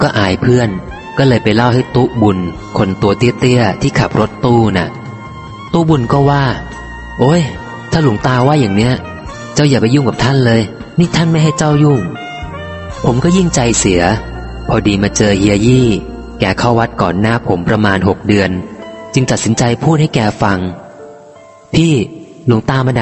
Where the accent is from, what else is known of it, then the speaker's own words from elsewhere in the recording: Udon Thani, Thailand; also born or lived in Chonburi; ผมเป็นคนอุดรเกิดที่ชลบุรีแต่มาโตที่อุดร